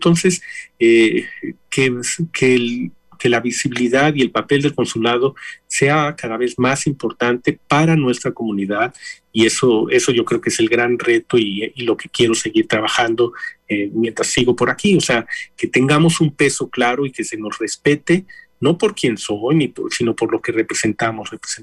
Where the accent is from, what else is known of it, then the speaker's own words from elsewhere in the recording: Mexico; como comunidad mexicana o hispana, somos muy dados a pelearnos, a chismes, a rencillas